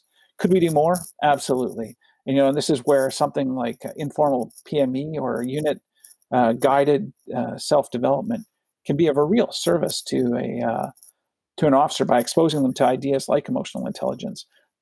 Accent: Powell River, British Columbia, Canada; I come from Powell River, BC, was born in 1969

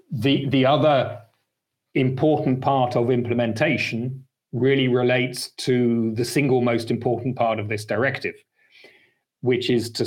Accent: United Kingdom; now in Belgium; I'm British, but also now Belgian.

